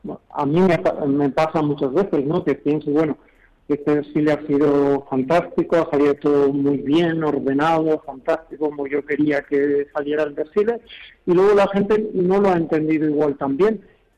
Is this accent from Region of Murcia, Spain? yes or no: no; Basque Country, Spain; now in Madrid, Spain; yo que nací en el campo, nací en Álava, en una granja, y desde que más en el campo, desde que, como digo yo muchas veces, no soy de pueblo, yo soy de granja, desde más de campo. Pues después de vivir muchos años en Madrid, que llevo ya 35 años